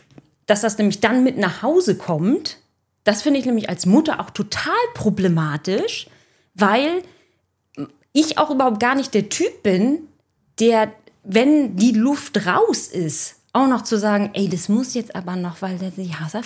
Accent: Rhineland-Palatinate, Germany; ich komme ja aus Rheinland-Pfalz, ich habe da ja lang gewohnt

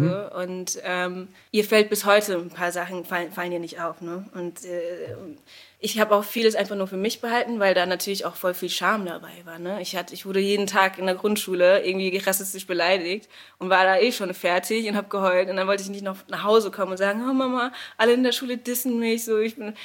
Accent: Ludwigshafen, Rhineland-Palatinate, Germany; Ich komme eigentlich aus Ludwigshafen. Also da bin ich geboren worden, glaube ich, nicht. Ja, genau, aus Lu.

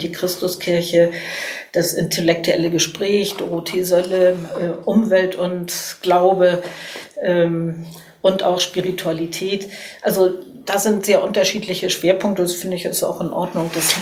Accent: Cologne, North Rhine-Westphalia, Germany; ich bin natürlich stolz als Kölnerin

